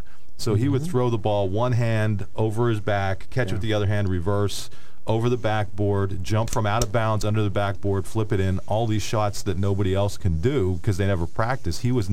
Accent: Hazleton, Pennsylvania, United States; He influenced every kid in my hometown of Hazleton.

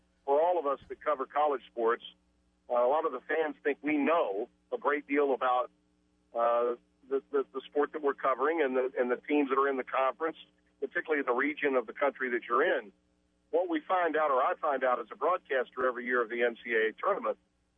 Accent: New York, United States; hey, when I was a youngster, I grew up in New York and I was a Jets fan.

